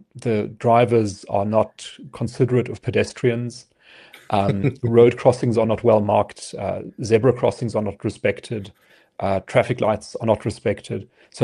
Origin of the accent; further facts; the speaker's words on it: Johannesburg, Gauteng, South Africa; But it is disappointing to see Johannesburg, my hometown, ranked so lowly.